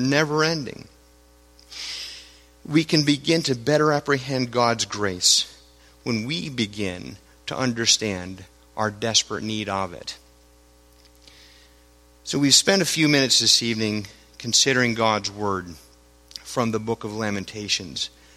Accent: Florida, United States; I grew up in South Florida. I go to the beach every now and then, as Floridians are known to do.

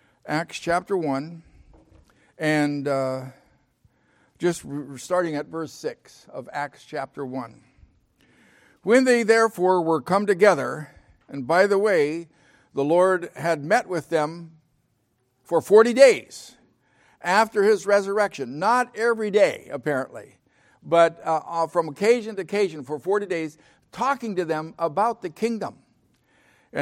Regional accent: Tacoma, Washington, United States; Dr. Brumbaugh had charts, and I grew up in Dr. Brumbaugh's church in Tacoma, very prestigious man in church

